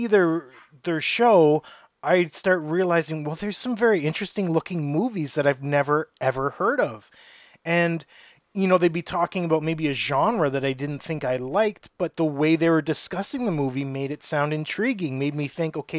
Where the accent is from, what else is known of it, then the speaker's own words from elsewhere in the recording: North Bay, Ontario, Canada; You know, growing up in North Bay, you know, what are the main movies that come out?